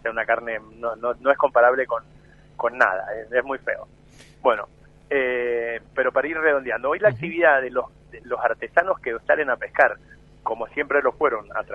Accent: San Juan, Argentina; born there; como si fuera el San Juan natal de donde vengo.

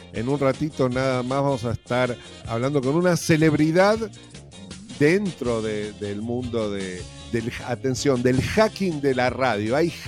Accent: Argentina; y lo digo como argentino

